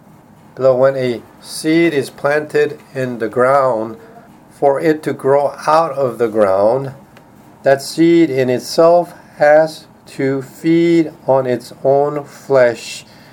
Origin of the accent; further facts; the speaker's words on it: South Korea; English is a second language; now in United States; when I came to the States from Korea, I had to go through many difficulties of working and living among the people, struggling against the language barrier